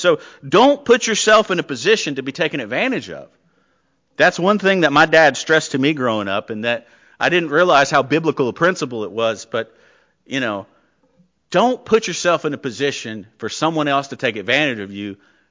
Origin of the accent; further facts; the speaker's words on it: Charlotte, North Carolina, United States; Growing up in Charlotte, I saw it happen all the time.